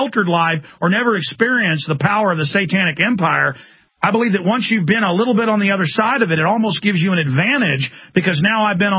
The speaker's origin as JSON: {"language": "English", "town": "Dallas", "region": "Texas", "country": "United States", "tie": "born or raised there", "said": "I grew up in Dallas and saw a lot of occult stuff, and it was like an occult empire."}